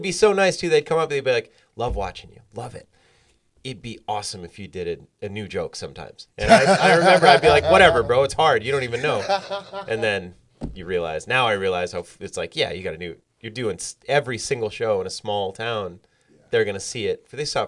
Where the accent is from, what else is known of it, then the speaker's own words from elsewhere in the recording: South Dakota, United States; Well, I grew up in South Dakota.